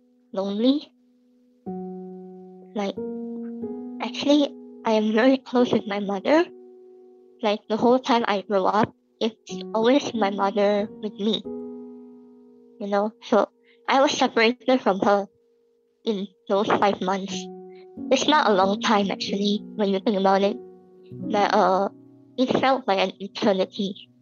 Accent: Indonesia; We grew up in Indonesia, me and my sister. And my mom has been in Indonesia for 20 years with my father.

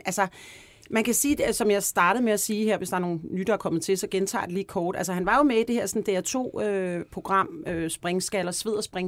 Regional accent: Copenhagen, Capital Region of Denmark, Denmark; now in Charlottenlund, Denmark; Jeg er jo født og opvokset i Nordvestkvarteret. Nu er jeg endt derude.

